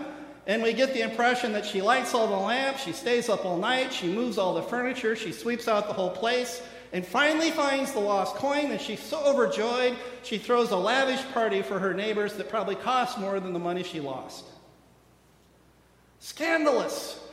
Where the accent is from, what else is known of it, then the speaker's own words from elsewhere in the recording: Iowa, United States; Now, I don't know about you, but I eat a lot of pork, and I grew up in Iowa, so I'm pretty familiar with pigs.